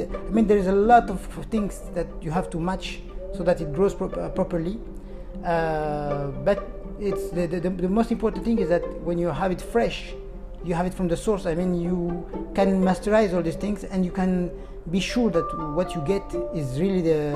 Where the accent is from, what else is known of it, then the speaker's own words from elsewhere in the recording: France; moved away as an adult; now in Malaysia; I'm a French expatriate. I live in Malaysia for a few years now, six, seven years. I grew up in France, then I studied there, and I worked in the Middle East.